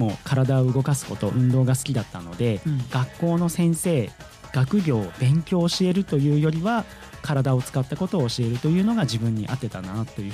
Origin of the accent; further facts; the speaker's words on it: Hokkaido, Japan; now in Mito, Japan; 私自身出身は実は北海道でございまして、今家族は、神奈川の方に住んでおります。私自身今単身赴任でこちらに来ておりまして、